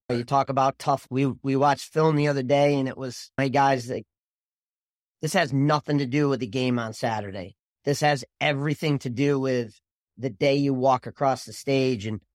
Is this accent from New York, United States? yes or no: yes; Camillus, New York, United States; Yeah, growing up in Camillus, it didn't matter if you were short, tall, fat, skinny, right-handed, left-handed.